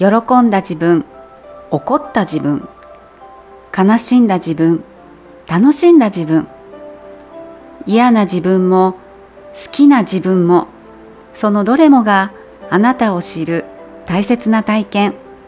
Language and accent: Japanese; Kansai, Japan; まあ、カラッとしてて、私たち関西の人はね過ごしやすいんですけれども